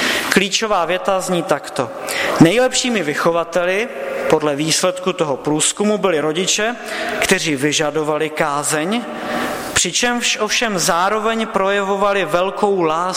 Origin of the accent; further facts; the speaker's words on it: Český Těšín, Moravian-Silesian Region, Czechia; moved away; se celá rodina v případě potřeby přesunout zpátky do Českého Těšína, odkud pocházíme. Na to jsme tady už příliš zakořeněni.